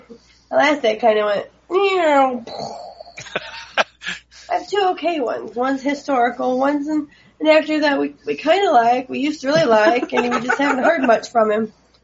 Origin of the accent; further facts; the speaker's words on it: Niles, Michigan, United States; They even mentioned my hometown, Niles, Michigan, in the movie.